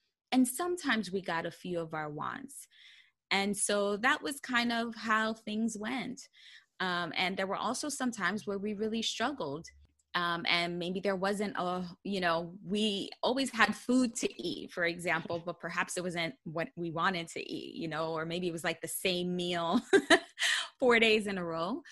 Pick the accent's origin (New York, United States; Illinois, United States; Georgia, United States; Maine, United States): New York, United States; Bronx; I mean, like I said, I grew up in the Bronx, New York, and in a low income family.